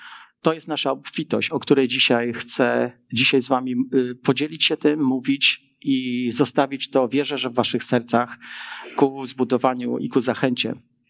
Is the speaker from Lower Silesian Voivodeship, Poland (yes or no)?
yes; Wrocław, Lower Silesian Voivodeship, Poland; A wychowywałem się tutaj we Wrocławiu, ponieważ jestem nowodworzaninem. Potem mieszkaliśmy na Włuchoborze Wielkim.